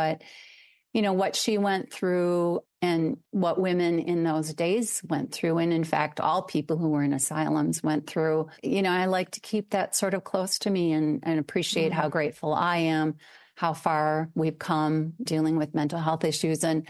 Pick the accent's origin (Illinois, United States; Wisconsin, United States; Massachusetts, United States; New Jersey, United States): Wisconsin, United States; Eau Claire; And then I found this cemetery in my hometown, Eau Claire, which I had no idea was there, that was attached to the old asylum.